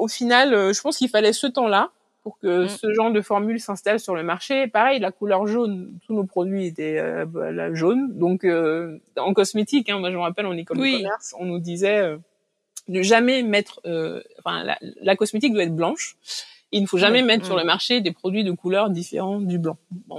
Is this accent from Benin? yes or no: yes; Benin; ça m'a rappelé mon enfance au Bénin